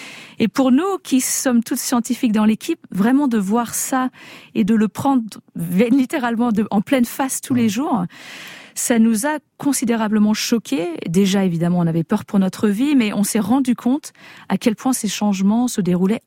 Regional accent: Auvergne-Rhône-Alpes, France; Je viens d'un petit village de Haute-Savoie et là, on m'offrait finalement la possibilité d'aller un petit peu là où je le souhaitais.

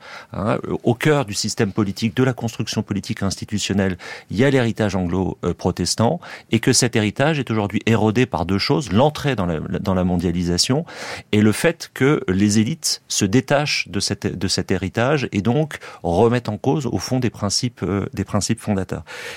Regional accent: France; also born or lived in Russia / United Kingdom; Je pense qu'on comprend qu'on est français quand on vit à l'étranger. C'est mon cas avec notamment long séjour en Russie ou au Royaume-Uni

